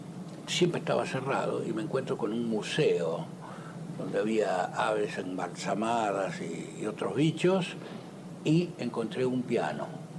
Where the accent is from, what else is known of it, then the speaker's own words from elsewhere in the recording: Santa Fe, Argentina; born there; Nací en Santa Fe, mi padre era maestro de escuela